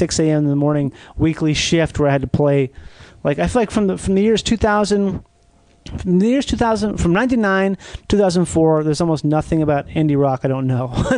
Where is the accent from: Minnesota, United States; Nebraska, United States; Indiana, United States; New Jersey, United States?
Minnesota, United States; And I'm from Minnesota. I went down to Florida. I didn't know a fucking soul down there.